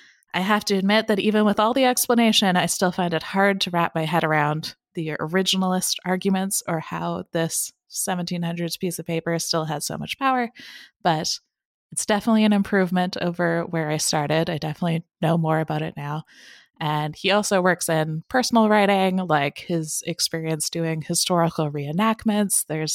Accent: Canada; I am Canadian.

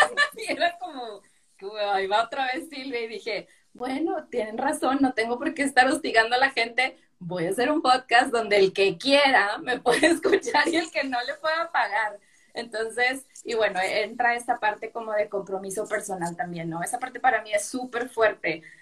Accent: Monterrey, Nuevo León, Mexico; yo también soy de Monterrey, vivo aquí en Monterrey

